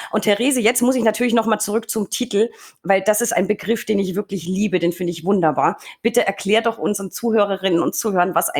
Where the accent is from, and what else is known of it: Bavaria, Germany